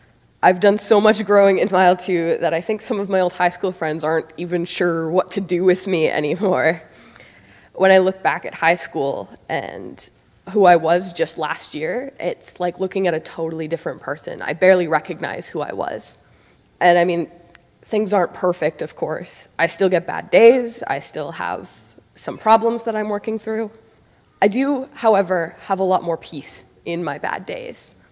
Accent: Niverville, Manitoba, Canada; I grew up here in Niverville, graduated from the high school just last year from a Christian family

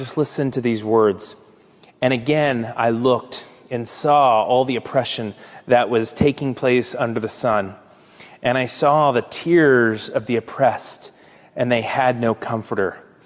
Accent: Orlando, Florida, United States; I'm from Orlando, Florida, which is, you know, Disney, Mickey Mouse, the whole thing.

